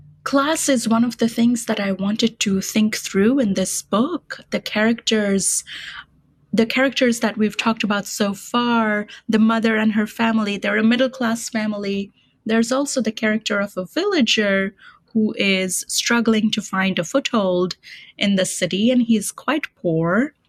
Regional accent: Kolkata, West Bengal, India; moved away as an adult; now in New York, United States; Kolkata is my hometown. I grew up there. Now I live in New York, but I lived in Kolkata until I was 19

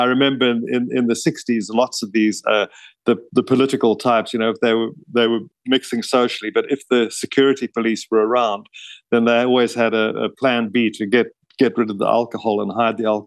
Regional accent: Durban, KwaZulu-Natal, South Africa; during the university vacation, I was in Durban, which is my hometown, and it was playing at the University Theatre.

